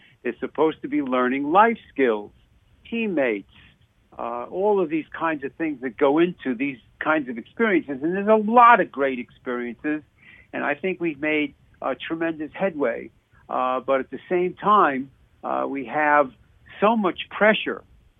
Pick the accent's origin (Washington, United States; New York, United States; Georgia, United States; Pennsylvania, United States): New York, United States; growing up in New York, I remember Jim Brown, as great a football player as he was an even better lacrosse.